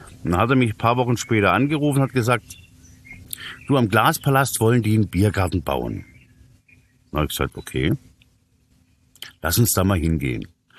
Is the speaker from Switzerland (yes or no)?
no; Böblingen, Baden-Württemberg, Germany; weil ich komme ja aus Böbling.